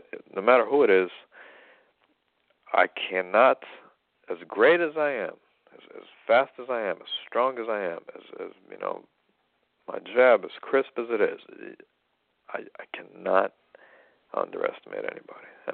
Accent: United States; Russia, even if you're an American, and I am an American, I need a visa.

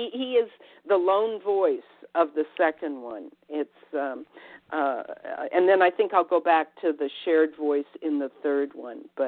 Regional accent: Cleveland, Ohio, United States; also born or lived in Atlanta; I was a city girl. I was from Cleveland, Ohio, and went to high school and college in Atlanta, Georgia.

